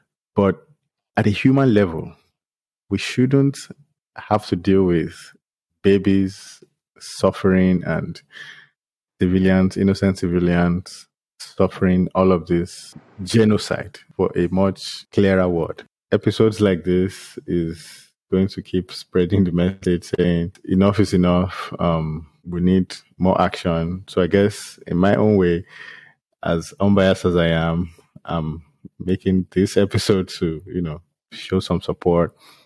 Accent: Nigeria; Like I said, I'm from Nigeria.

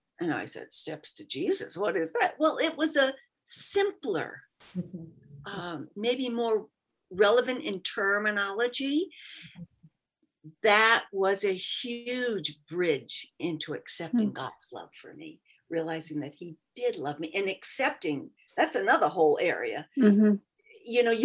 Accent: Connecticut, United States; I grew up in Connecticut, girl.

